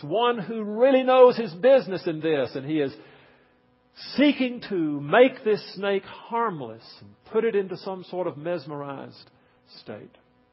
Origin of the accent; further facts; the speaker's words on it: Mississippi, United States; I grew up in Mississippi. And one of the amazing phenomena in Mississippi was to go out in the morning sun